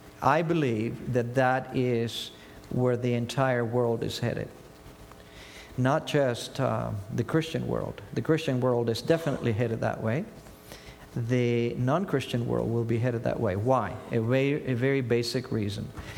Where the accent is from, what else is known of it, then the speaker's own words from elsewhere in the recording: Argentina; accent: Argentine; English is a second language; moved away as an adult; this guy has a little accent. Yeah, I was born and raised in Argentina. I came when I was 18, and I didn't know a word of English